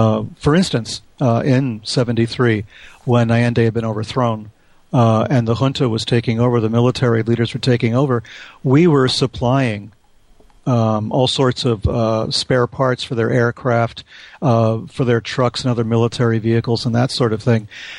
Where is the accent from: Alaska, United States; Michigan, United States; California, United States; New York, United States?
New York, United States; I was living in New York City. Of course, I'm from New York, and I lived a lot of places.